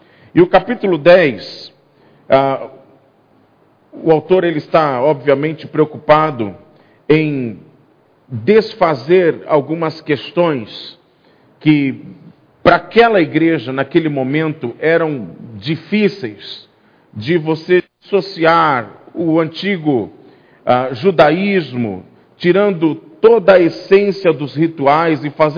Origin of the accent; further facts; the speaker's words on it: Santos, São Paulo, Brazil; Eu fui para Santos. Em que praia? Eu acho engraçado isso. Eu sou de lá, eu sou santista mesmo.